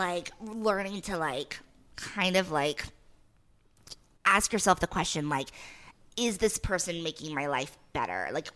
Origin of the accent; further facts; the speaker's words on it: Providence, Rhode Island, United States; accent: Boston-like regional dialect; I'm from Providence. So I did have kind of like a Boston, like a regional dialect, which thankfully I lost.